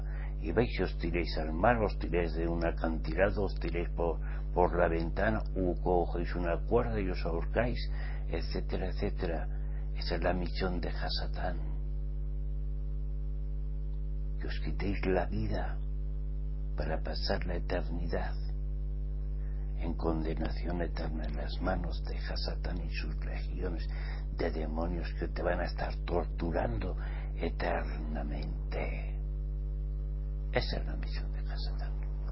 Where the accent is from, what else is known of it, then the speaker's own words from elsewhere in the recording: Pamplona, Navarre, Spain; Y yo estaba perdido ahí en España. Yo estaba perdido ahí en mi tierra. En Pamplona, Navarra.